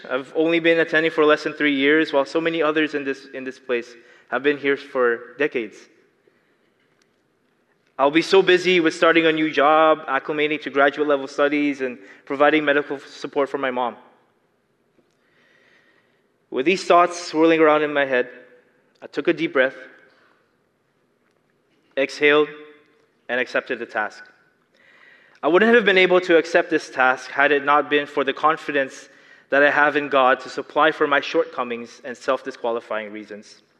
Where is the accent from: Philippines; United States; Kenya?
Philippines; I'm Filipino. That means I have a quirky accent and I'm part of a visible minority.